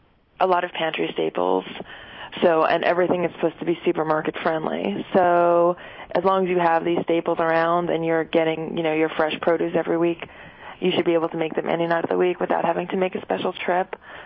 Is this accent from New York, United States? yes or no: yes; New York City, New York, United States; my experience growing up in Brooklyn